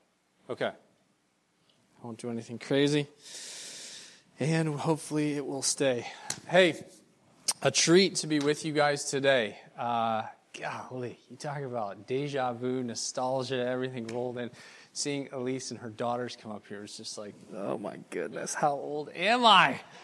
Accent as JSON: {"language": "English", "country": "Papua New Guinea", "tie": "born or raised there", "moved": "as an adult", "said": "I was raised in Papua New Guinea, went over there when I was two, raised in the Teti tribe, went to boarding school all the way up through 18 years old, graduated from high school over there"}